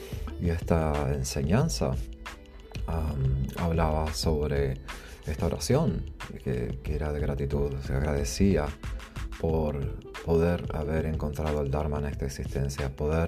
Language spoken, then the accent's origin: Spanish; Montevideo, Uruguay; also born or lived in Miami, United States / Jacksonville, United States; now in Seattle, United States; Me crié en Sudamérica, en Montevideo, en Uruguay. Después tuve la oportunidad de vivir en Miami. Después me mudé para Jacksonville, que es en el norte de la Florida, en el otro extremo del estado. Ahora estoy viviendo en Seattle.